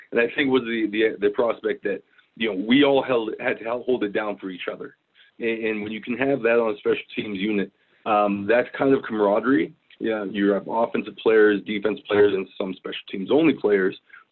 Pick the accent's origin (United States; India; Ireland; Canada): Canada; Obviously Mike Pringle, Mike Clemens. It was it was cool to see them play and dominate. And then looking south, seeing Barry Sanders and Eddie George.